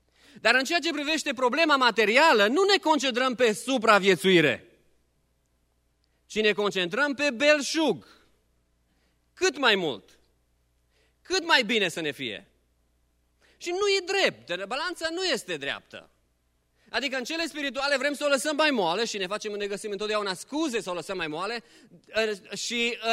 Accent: Romania; we are Romanians who live in diaspora. Noi suntem români care locuim în diaspora.

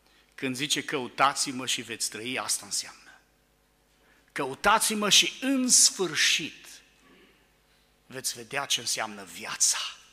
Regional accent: Romania; Așa cum noi suntem români astăzi, așa s-a întâmplat cu ei.

